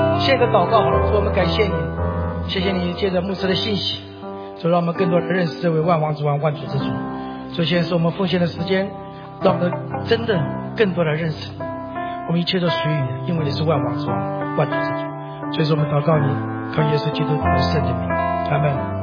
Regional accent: Taiwan; moved away as an adult; now in United States; 我自己来自一个来美国快40年了，70年就来美国，那家里环境很苦，从台湾来的。

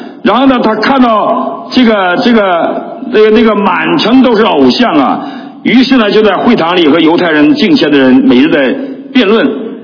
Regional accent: Northeast China, China; 我们东北人拜什么你们知道吗？哎，我们东北人拜黄鼠狼，你们不知道吧？叫狐黄二仙啊

